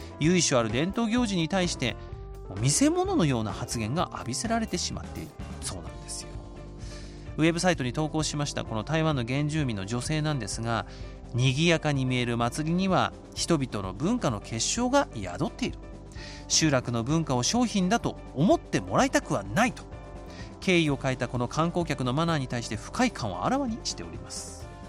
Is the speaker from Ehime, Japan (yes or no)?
no; Hokkaido, Japan; 僕の出身北海道でも